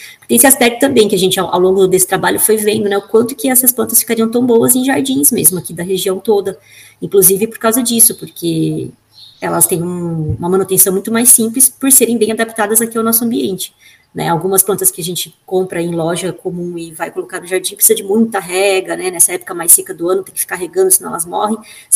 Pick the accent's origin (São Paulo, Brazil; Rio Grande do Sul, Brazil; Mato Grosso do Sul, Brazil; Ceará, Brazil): São Paulo, Brazil; Campinas; eu sou de Campinas, né, cidade, assim, asfalto, minha infância foi no asfalto